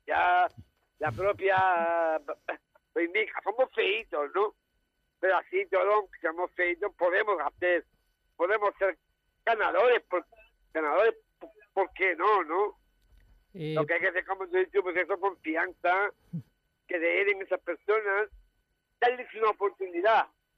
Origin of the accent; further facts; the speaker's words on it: Málaga, Andalusia, Spain; como buen malagueño que soy, aficionado al Málaga